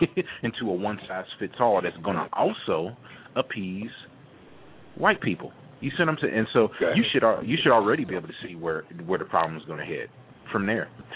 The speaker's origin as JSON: {"language": "English", "town": "Youngstown", "region": "Ohio", "country": "United States", "lives_now": "Orlando, United States", "said": "You know, I'm from Youngstown, like Tracy and Jeff. I live in Orlando now. And I'm going to tell you, I'm from the hood, all right?"}